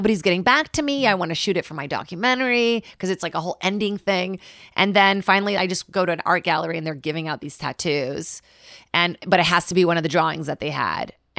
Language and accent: English; Brazil; moved away; I'm from Brazil, born and raised.